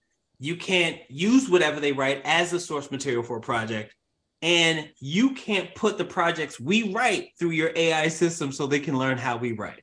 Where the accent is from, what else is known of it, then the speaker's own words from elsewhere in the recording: Queens, New York, United States; I think for me, like growing up when I was in Queens, I was surrounded by a lot of love and a lot of positivity.